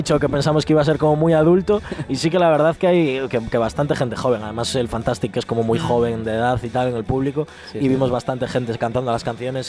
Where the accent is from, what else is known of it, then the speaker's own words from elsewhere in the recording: Vigo, Galicia, Spain; O sea, venimos desde Vigo, o sea que venimos desde lejos